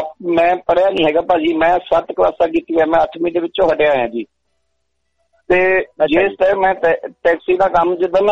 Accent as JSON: {"language": "Punjabi", "town": "Chak Des Raj", "region": "Punjab", "country": "India", "tie": "born or raised there", "said": "ਮੇਰਾ ਪਿੰਡ ਭਾਜੀ ਹੈਗਾ ਚੱਕ ਦੇਸ ਰਾਜ ਡਿਸਟ੍ਰਿਕਟ ਜਲੰਧਰ ਤੇ ਬੜੇ ਪਿੰਡ ਦੇ ਲਾਗੇ ਆ ਤਹਿਸੀਲ ਫਲੌਰ"}